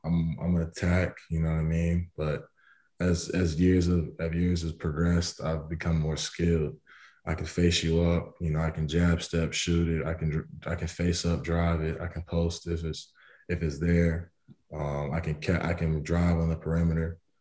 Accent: Durham, North Carolina, United States; born there; oh yeah, I was born in Durham, North Carolina. So I was I was a Duke guy.

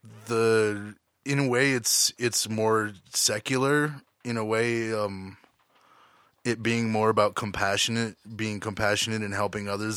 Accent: Boulder, Colorado, United States; born there; There's a lot of Tibetan refugees and lamas in Boulder. And I was born in Boulder, and I ended up being around that a lot and learning

